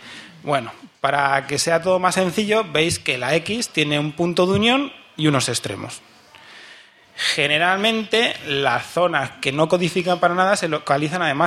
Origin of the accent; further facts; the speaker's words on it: Andalusia, Spain; porque soy andaluz, ¿eh?